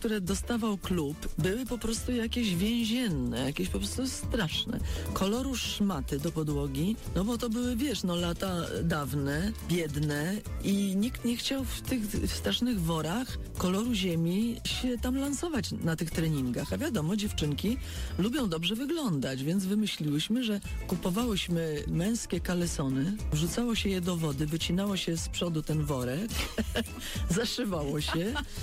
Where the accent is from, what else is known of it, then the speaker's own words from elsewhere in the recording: Zielona Góra, Lubusz Voivodeship, Poland; born there; No tak, bo się urodziłam w Zielonej Górze.